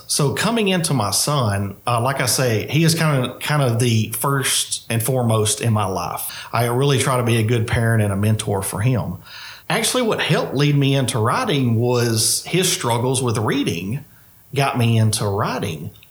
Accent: Crockett, United States; Yes, I am. I'm 43 years old. I'm from Crockett. I went out of state for school a little bit, but came back here because I have a big family here.

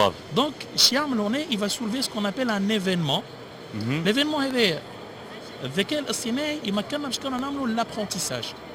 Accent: Tunisia; يلزم لي زوتر اكسبير اللي عندنا في تونس

